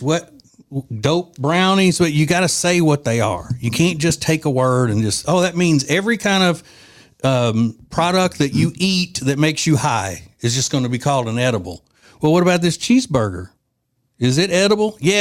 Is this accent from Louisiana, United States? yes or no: yes; Louisiana, United States; As the Cajun people in my home state of Louisiana would say, how y'all are?